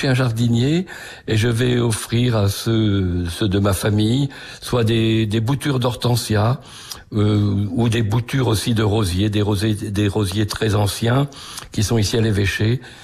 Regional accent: Hauts-de-France, France; je reviens dans le Pas-de-Calais, puisque ce sont mes origines. Je suis fils de paysan, vous savez, j'aime beaucoup ma terre natale

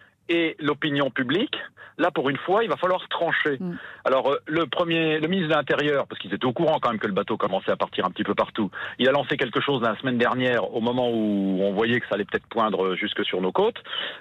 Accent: France; moi en tant que Français

